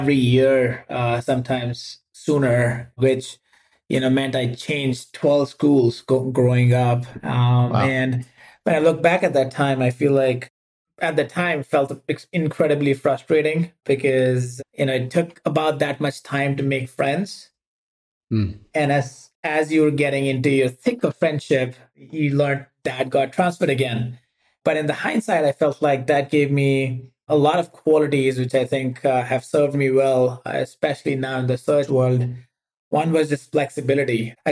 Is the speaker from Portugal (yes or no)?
no; India; moved away as an adult; now in United States; I grew up in India. Like most other Indians in the US, was an engineer by background. You know, came to the U.S. for my MBA